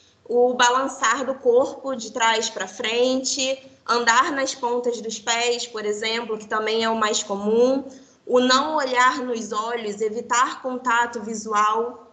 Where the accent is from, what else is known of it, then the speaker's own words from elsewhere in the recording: Cabo Frio, Rio de Janeiro, Brazil; eu sou de Cabo Frio, vou fazer 25 anos esse mês